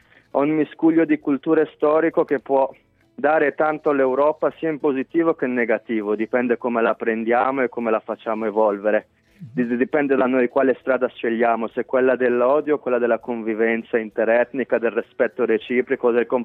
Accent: Bosnia & Herzegovina; Oggi la Bosnia per me è tante cose. La Bosnia è una risorsa per la mia anima

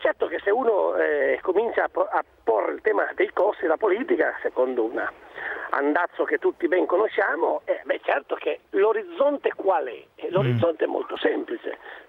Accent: Pinerolo, Piedmont, Italy; Dalle mie parti, per esempio, c'era qualcuno del centrodestra che ha fatto anche delle proposte di legge per fare la provincia di Pinerolo.

